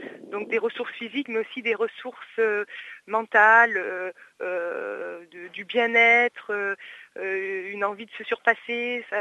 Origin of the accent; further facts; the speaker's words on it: Occitanie, France; born there; je suis née là-bas, j'ai une bonne partie de ma famille en Lozère, je suis partie assez jeune finalement, à 16 ans, pour faire un sport-études à Clermont-Ferrand.